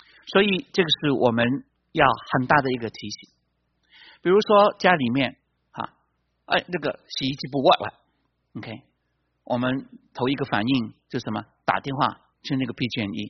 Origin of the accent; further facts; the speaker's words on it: China; now in United States; 从我们从中国来美国，都是这样想的